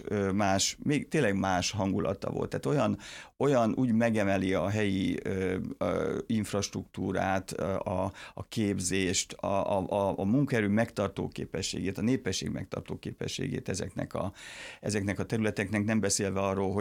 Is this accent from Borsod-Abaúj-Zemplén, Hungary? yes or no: yes; Miskolc, Borsod-Abaúj-Zemplén, Hungary; Hát én miskolci vagyok, nem debreceni